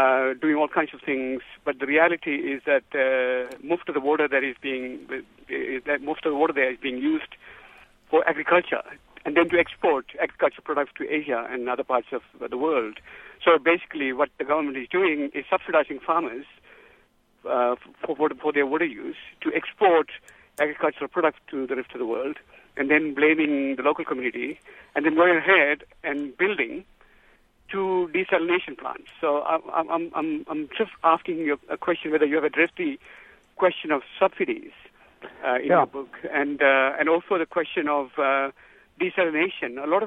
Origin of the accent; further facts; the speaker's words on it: Perth, Western Australia, Australia; now in France; I'm here living in Champagne, but I came from Australia. And it's an interesting story going on there. I come from Perth